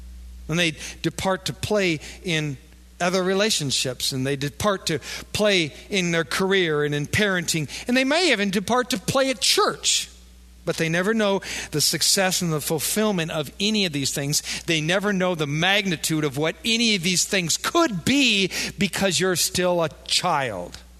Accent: Wisconsin, United States; I mean, we're from Wisconsin. We love milk, right?

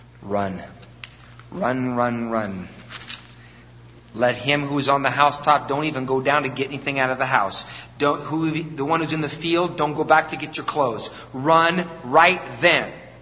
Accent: Wisconsin, United States; I mean, we're from Wisconsin, you know, you're thinking, man, four-wheel drive.

